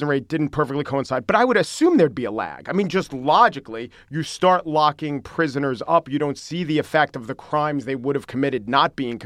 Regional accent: New York City, New York, United States; As a New Yorker, here's what I know. In 1990, there were over 2,500 murders in my city.

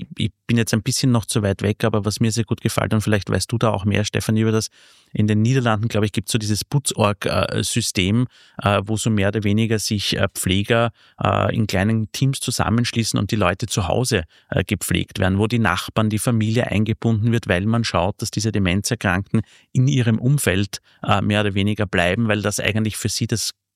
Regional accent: Vienna, Austria; Ich bin Wiener an sich und lebe jetzt seit 20, 30 Jahren außerhalb von Wien.

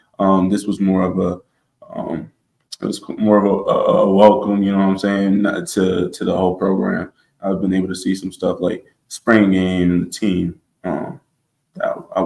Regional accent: Delaware, United States; I'm a linebacker from Bryant University. I'm gonna be a grad year. I'm originally from Delaware.

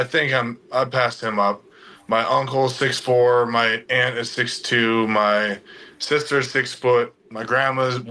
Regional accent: Orion, Illinois, United States; Orion, Illinois, town of 1900 folks, just south of Moline, Illinois.

